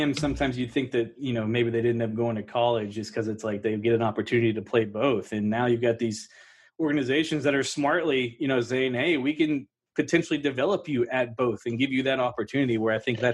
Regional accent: Spring, Texas, United States; I grew up in the Spring Klein area

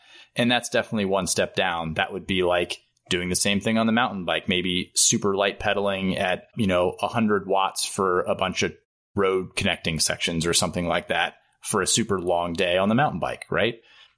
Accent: United States; because I'm fucking American

